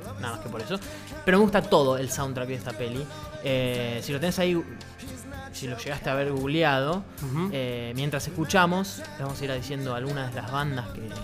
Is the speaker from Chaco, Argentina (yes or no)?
no; Buenos Aires, Argentina; Yo soy de Buenos Aires.